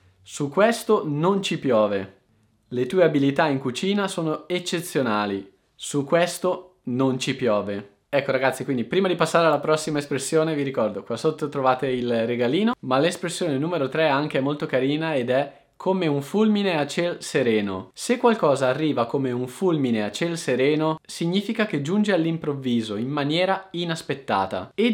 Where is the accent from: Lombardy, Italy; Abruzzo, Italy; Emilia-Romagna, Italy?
Lombardy, Italy; Brescia; born there; nel posto in cui dove io sono nato, a Brescia